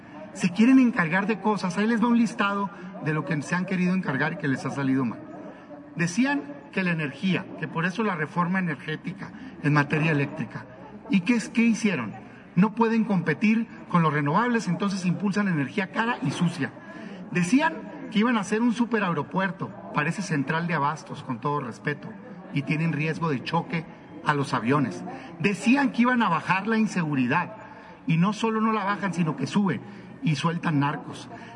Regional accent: Mexico; Soy una persona mexicana, como millones que hay

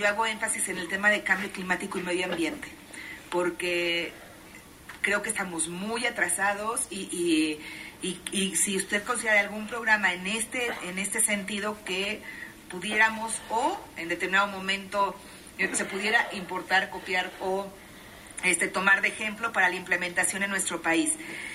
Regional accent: Guanajuato, Mexico; Soy de Guanajuato

